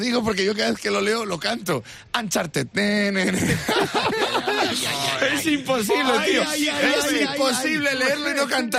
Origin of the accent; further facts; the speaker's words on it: Extremadura, Spain; Es que no puedo, que soy de Extremadura, no puedo salir por el tren.